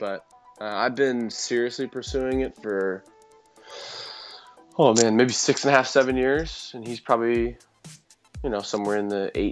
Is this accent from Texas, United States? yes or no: no; Colorado, United States; now in Los Angeles, United States; So we are LA based. I'm from Colorado originally, Brett's from Washington State, but been out here for a while.